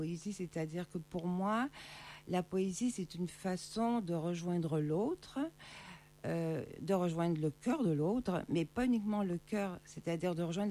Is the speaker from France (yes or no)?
no; Quebec City, Quebec, Canada; born there; also born or lived in Montreal; Je suis née à Québec, j'ai vécu à Montréal. Québec, ouais. Voilà. Et dans mes racines, il y a, comme il y avait à l'époque au Québec, beaucoup de mixage entre les francophones et les Indiens, il y a du sang amérindien.